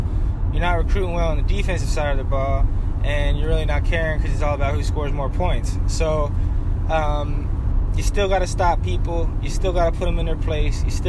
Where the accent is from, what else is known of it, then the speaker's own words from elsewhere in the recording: Pittsburgh, Pennsylvania, United States; I call it black and blue football because I'm from Pittsburgh.